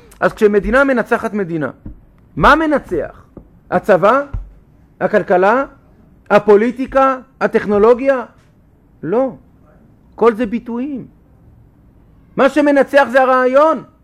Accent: Holon, Tel Aviv District, Israel; אני באתי מהעיר, בסדר? אני גדלתי בחולון, לדוגמה.

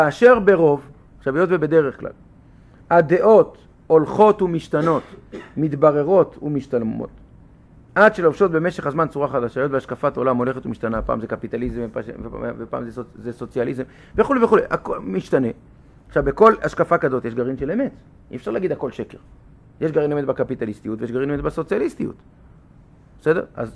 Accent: Holon, Tel Aviv District, Israel; אני באתי מהעיר, בסדר? אני גדלתי בחולון, לדוגמה.

